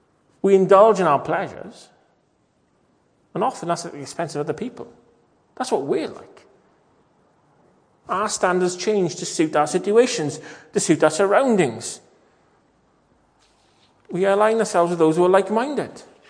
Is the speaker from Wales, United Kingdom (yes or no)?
yes; Wales, United Kingdom; I'm Welsh, she's Irish, so we met in England.